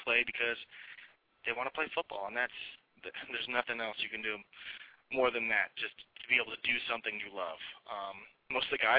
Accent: Florida, United States; I grew up in Florida, big Florida State fan. I ended up attending Florida State for college.

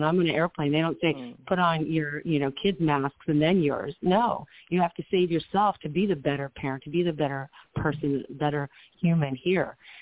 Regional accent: Midwest, United States; I was raised in the Midwest.

